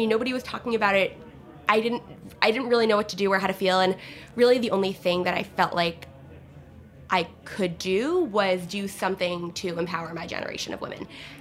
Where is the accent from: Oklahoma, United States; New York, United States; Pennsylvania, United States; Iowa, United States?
New York, United States; because I go to school in Chicago and I live in New York. Well, I'm from New York.